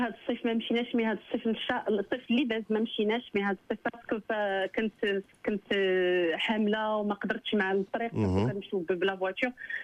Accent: Agadir, Souss-Massa, Morocco; 100% ماروكان. انا بحكم انا من اكادير

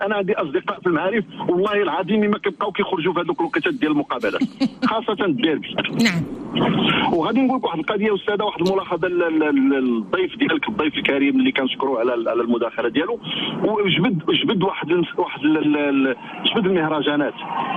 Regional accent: Casablanca, Casablanca-Settat, Morocco; راني انا ولد الدار البيضاء وراه عندي 55 سنه،

